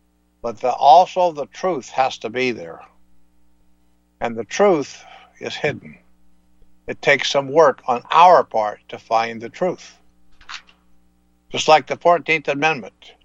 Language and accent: English; Kansas, United States; born there; I was born in Kansas, one of the several states, so I am a citizen of Kansas.